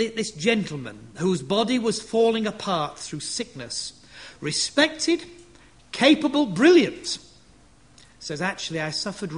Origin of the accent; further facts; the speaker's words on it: Yorkshire and the Humber, United Kingdom; look, I'm a Yorkshireman